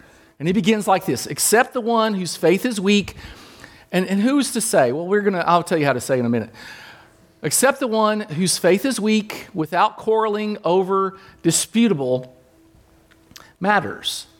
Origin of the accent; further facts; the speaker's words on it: Kentucky, United States; Now, I have a culture. I'm from Kentucky. You have a culture wherever you're from.